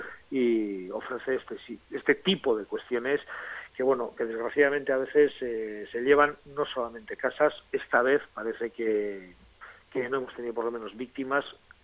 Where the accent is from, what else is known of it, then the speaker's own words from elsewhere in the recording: Ondarroa, Basque Country, Spain; la playa, el morro de la playa de mi pueblo de Ondarroa se ha partido y espero que se arregle